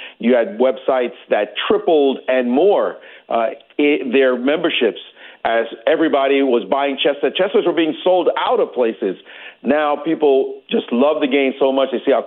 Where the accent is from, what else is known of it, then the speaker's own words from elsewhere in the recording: Brooklyn, New York, United States; I grew up in Brooklyn playing chess, Brooklyn, New York, and I played chess in the parks where they were trash-talking while you were playing.